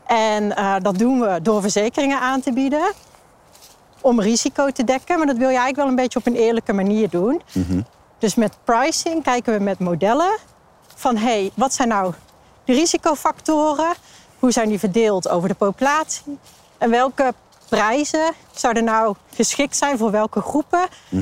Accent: North Brabant, Netherlands; now in Apeldoorn, Netherlands; ik kom uit de buurt van Tilburg.

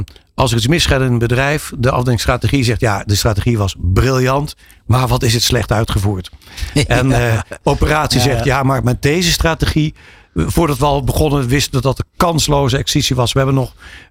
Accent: Limburg, Netherlands; En ik mag dat zeggen als Limburger.

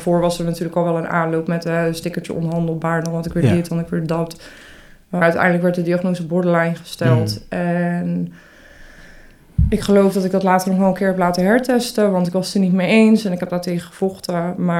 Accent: Haarlem, North Holland, Netherlands; ik ben niet echt opgegroeid in Haarlem. Ik kom er wel vandaan.

